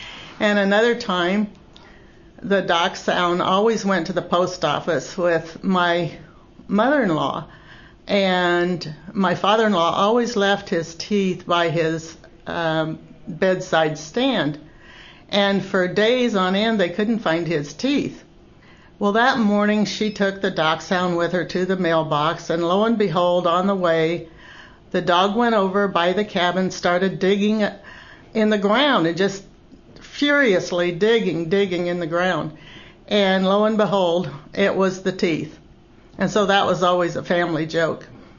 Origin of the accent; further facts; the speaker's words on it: Nebraska, United States; and I've been in the Ozarks for 5 years. And I grew up in Nebraska.